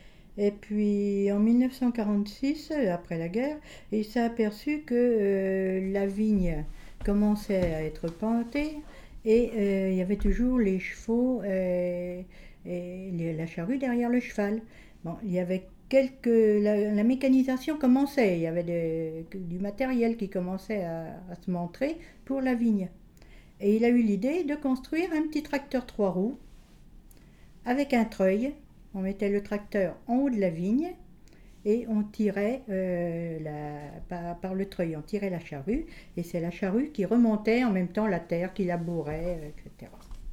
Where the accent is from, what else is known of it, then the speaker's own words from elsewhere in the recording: Polizot, France; Je suis née à Polizot en 1937, ici, dans cette maison. J'ai toujours habité ici, j'ai jamais changé de place.